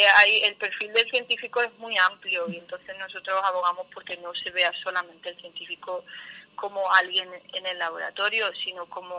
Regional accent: Spain; now in Belgium; somos muchos los españoles aquí en Bélgica.

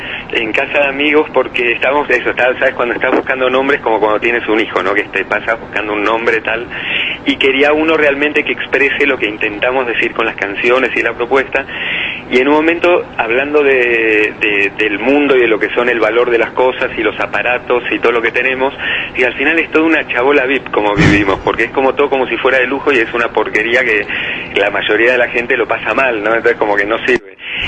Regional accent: Buenos Aires, Argentina; now in Spain; De Buenos Aires.

